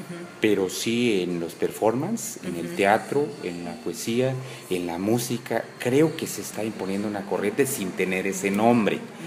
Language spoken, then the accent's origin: Spanish; Chiapas, Mexico; Bien, pues primero soy chiapaneco. Nunca había problematizado tanto mi origen hasta que empecé a acercarme al tema del racismo.